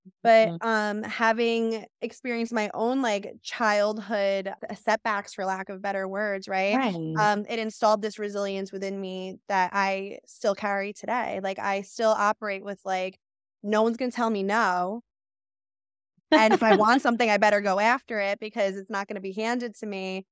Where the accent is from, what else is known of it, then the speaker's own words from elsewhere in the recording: Freehold, New Jersey, United States; I'm best friends with my sister. I grew up in Freehold, New Jersey.